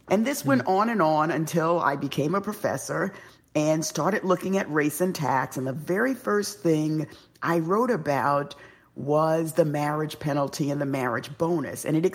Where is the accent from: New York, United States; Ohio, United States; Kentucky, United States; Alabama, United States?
New York, United States; New York City; Well, because I born and raised in the South Bronx, I dealt with racism all the time